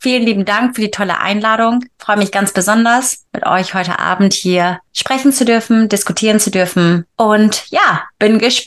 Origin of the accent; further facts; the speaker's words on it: Wilhelmshaven, Lower Saxony, Germany; now in Bremen, Germany; komme ursprünglich aus Friesland, ja, geboren in Wilhelmshaven, aber mein Erwachsenenleben, sage ich immer, hat in Bremen angefangen.